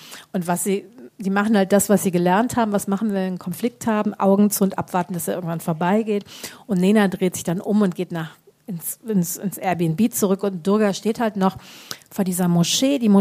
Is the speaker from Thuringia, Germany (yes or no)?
no; Düsseldorf, North Rhine-Westphalia, Germany; also ich komme aus Düsseldorf